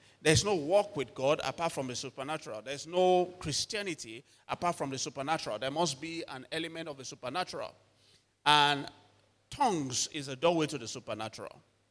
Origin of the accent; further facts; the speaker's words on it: Lagos, Nigeria; but I'm from Lagos.